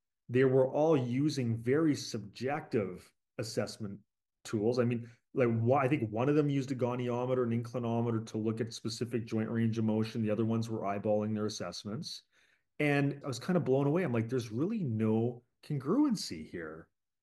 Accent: Canada; I grew up in sports. So I'm from Canada, and like, you know, every Canadian plays hockey.

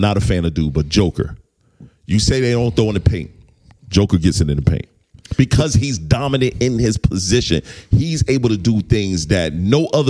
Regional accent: South Carolina, United States; I'm from South Carolina.

